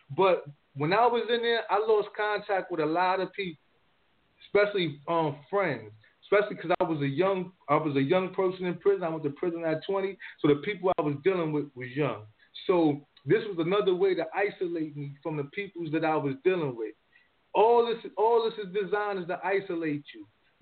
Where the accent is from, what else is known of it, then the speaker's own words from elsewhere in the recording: New York, United States; I had to stop calling home because I was locked up in Virginia, but I'm from New York.